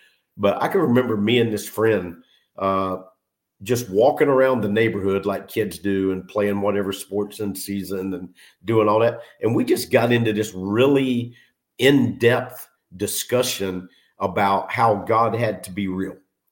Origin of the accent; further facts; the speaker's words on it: Concord, North Carolina, United States; So my mom moved back to North Carolina. I'm from Concord, North Carolina.